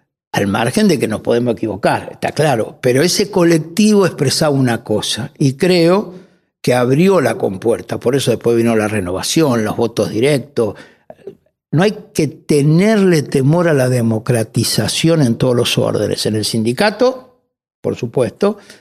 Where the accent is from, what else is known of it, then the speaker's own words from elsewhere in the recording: Lanús, Buenos Aires Province, Argentina; Yo soy de Lanús, en ese momento estaba...